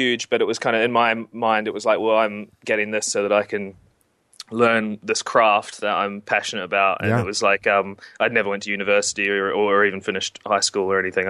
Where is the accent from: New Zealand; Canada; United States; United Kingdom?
New Zealand; I'm from a family of like fishermen and hunters, so I'm from New Zealand originally